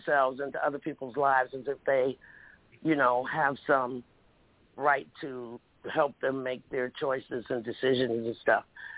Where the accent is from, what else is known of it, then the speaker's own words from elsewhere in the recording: Cincinnati, Ohio, United States; I didn't want that to rub off on me. I'm from Cincinnati, you know.